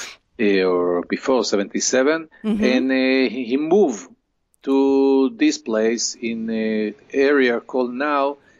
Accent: Rehovot, Central District, Israel; No, I'm from Rehovot, the center of Israel.

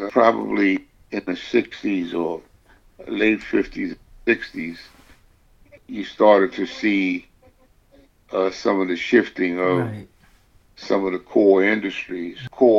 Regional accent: Philadelphia, Pennsylvania, United States; born there; Yeah, I was born in Philly.

